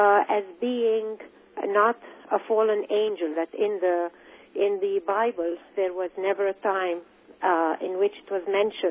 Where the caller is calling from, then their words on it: Seattle, Washington, United States; And I'm calling from Seattle, Washington.